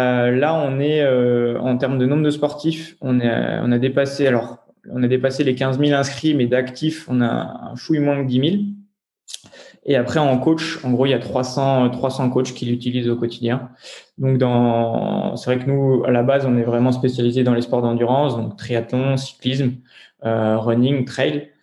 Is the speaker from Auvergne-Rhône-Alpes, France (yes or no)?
yes; Grenoble, Auvergne-Rhône-Alpes, France; nous on est grenoblois